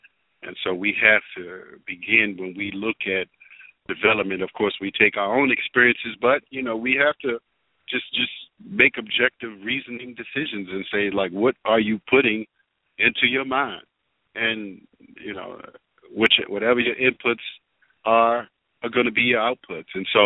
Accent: Baltimore, Maryland, United States; And so, and I was born and raised in Baltimore, to make a long story short.

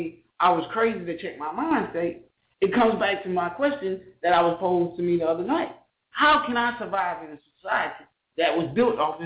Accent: United States; born there; Now, I've never been to Africa. I granted, I know that. I was born in America. I get that. I'm not going to venture and say I'm not American.

